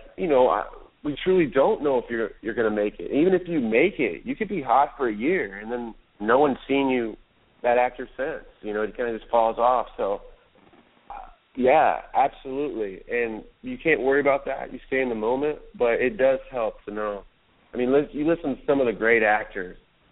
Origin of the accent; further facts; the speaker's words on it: Louisville, Kentucky, United States; I'm from Louisville, Kentucky, so I kind of stuck a little Muhammad Ali part into my rap just to kind of mark that home.